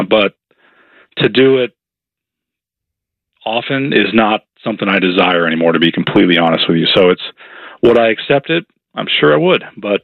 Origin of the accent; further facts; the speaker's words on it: Arizona, United States; now in Ohio, United States; I mean, I grew up in Arizona. That didn't exist. But now in Ohio, we have winners, a lot of people playing virtual golf.